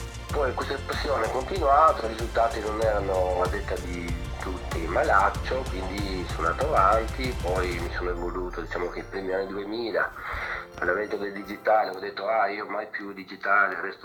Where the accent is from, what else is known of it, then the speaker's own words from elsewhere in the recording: Monfalcone, Friuli-Venezia Giulia, Italy; also born or lived in Gorizia; io sono di Monfalcone, anche se sono nato a Gorizia